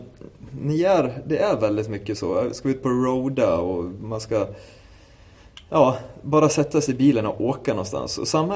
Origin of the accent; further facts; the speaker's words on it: Falun, Dalarna County, Sweden; Då måste jag berätta hur vi gör det hemma i Falun.